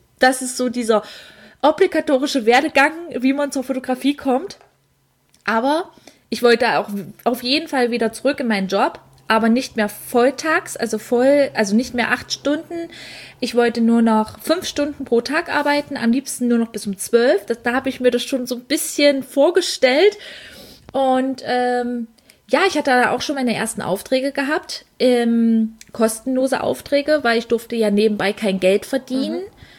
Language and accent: German; Dessau, Saxony-Anhalt, Germany; born there; ich komme gebürtig aus Dessau